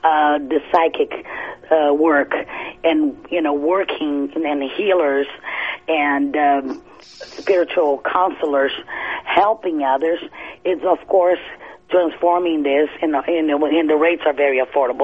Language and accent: English; Brazil; I am from another country. I'm from Brazil.